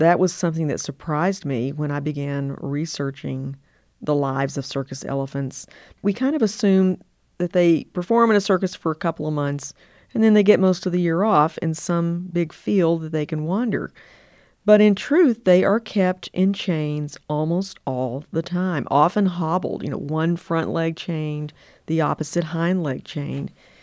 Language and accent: English; Kingsport, Tennessee, United States; I grew up in Kingsport, Tennessee.